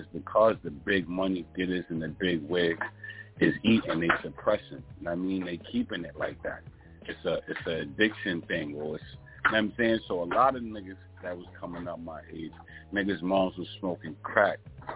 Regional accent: Harlem, New York, United States; I'm from the Harlem era where we tracked all night

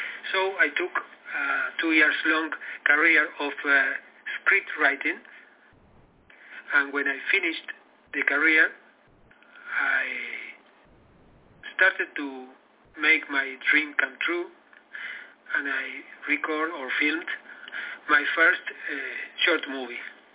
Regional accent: Montevideo, Uruguay; born there; English is a second language; Well, I was born in Montevideo, capital of Uruguay in South America.

